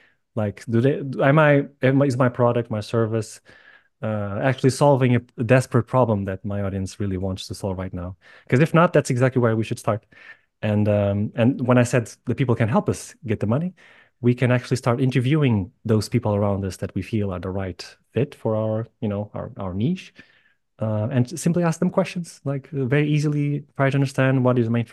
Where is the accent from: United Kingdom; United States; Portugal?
Portugal; Lisbon; from Lisbon, Portugal, and I am a business mentor